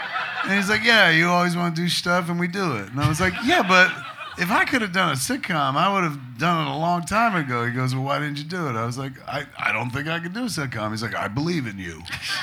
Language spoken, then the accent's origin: English; New Jersey, United States; And I bet you we could probably get … because we're from Jersey.